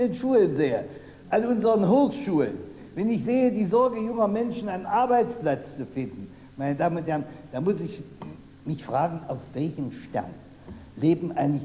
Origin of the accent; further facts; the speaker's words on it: Saxony-Anhalt, Germany; Und deshalb setze ich mich auch in meinem Heimatland so stark ein dafür